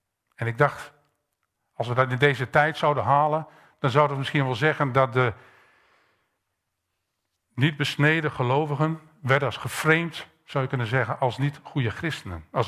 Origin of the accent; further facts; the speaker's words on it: Groningen, Netherlands; now in Apeldoorn, Netherlands; mag ik als Groninger in Apeldoorn wonen iets zeggen over Apeldoorn?